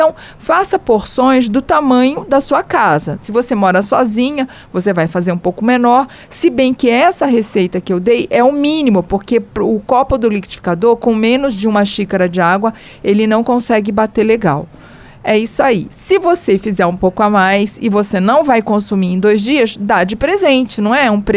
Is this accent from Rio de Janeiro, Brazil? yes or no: yes; Rio de Janeiro, Brazil; Eu coloco um dentinho de alho, porque eu curto alho, sou carioca.